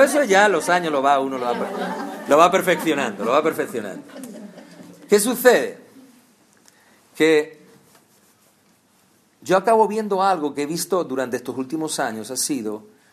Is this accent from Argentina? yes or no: no; Barcelona, Catalonia, Spain; No, no, yo soy catalán porque yo vivo aquí, yo nací aquí.